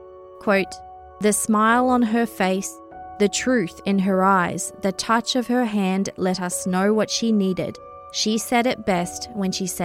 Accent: New Zealand; now in Australia; I grew up in New Zealand

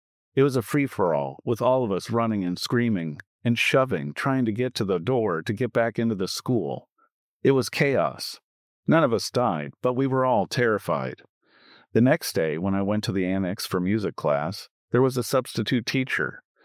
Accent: Kansas, United States; Growing up in Kansas, thunderstorms were just part of spring and summer, as well as tornadoes.

